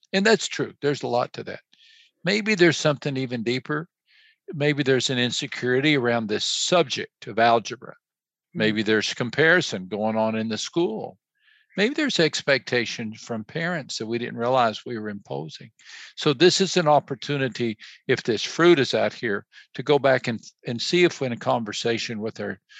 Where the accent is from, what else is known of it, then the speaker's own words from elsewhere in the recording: Texas, United States; You know, I'm a Texan.